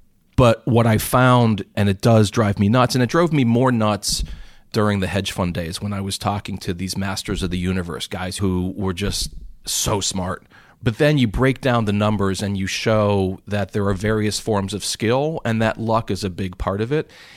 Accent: Pittsburgh, Pennsylvania, United States; I bleed black and gold. I grew up in Pittsburgh.

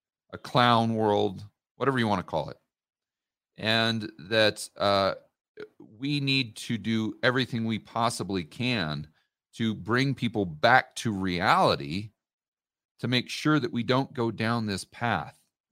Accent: United States; And as an American, I don't want that to happen.

